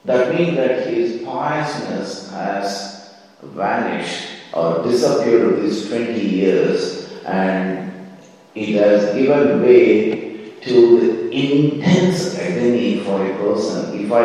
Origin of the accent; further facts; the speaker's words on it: Hyderabad, Telangana, India; I'm coming from Hyderabad, south of India.